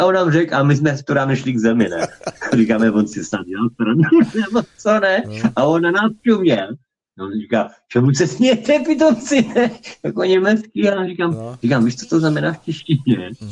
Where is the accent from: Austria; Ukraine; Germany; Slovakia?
Slovakia; eastern Slovakia; já, když jsem vyrůstal na Slovači, jako východňár